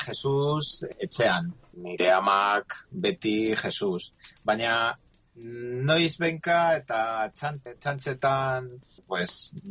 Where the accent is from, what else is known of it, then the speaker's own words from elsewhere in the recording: Madrid, Community of Madrid, Spain; Basque is a second language; also born or lived in Ciudad Real; Ciudad Realeko herri batean jaio nintzen. Txikitan gurasoek Madrilera ekarri ninduten bizitzera. Hemen betidanik bizi izan naiz.